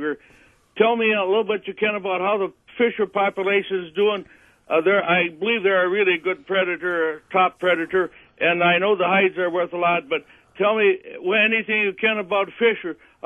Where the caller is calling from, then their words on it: Adams County, Wisconsin, United States; Hi, guys, and I'm calling from Adams County, Wisconsin.